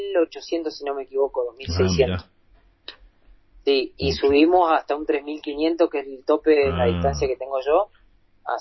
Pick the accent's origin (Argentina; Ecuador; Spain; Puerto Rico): Argentina; Río Turbio, Santa Cruz; vinimos cuatro de Río Turbio y tenemos otros compañeros que también se instalaron con nosotros acá.